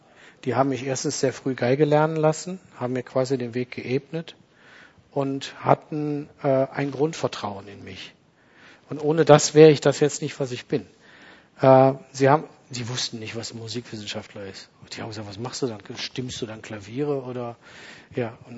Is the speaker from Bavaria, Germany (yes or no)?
no; Düsseldorf, North Rhine-Westphalia, Germany; born there; ich bin in Düsseldorf geboren